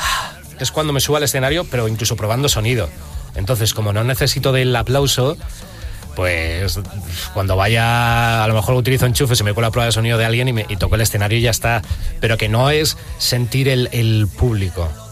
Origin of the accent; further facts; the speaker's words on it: Alcalá de Henares, Community of Madrid, Spain; yo que soy de Alcalá de Henares, que ya tuve la suerte de tocar una vez en la Plaza Cervantes.